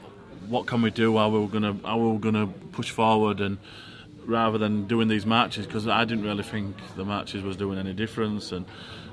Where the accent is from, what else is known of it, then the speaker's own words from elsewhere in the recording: United Kingdom; As British people, we don't have companionship.